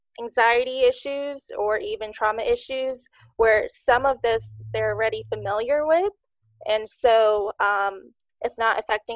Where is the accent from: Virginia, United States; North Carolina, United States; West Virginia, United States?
North Carolina, United States; moved away as an adult; now in Mobile, United States; I'm currently in Mobile, Alabama. I grew up in North Carolina, and then I moved here about a year ago because my boyfriend started residency here.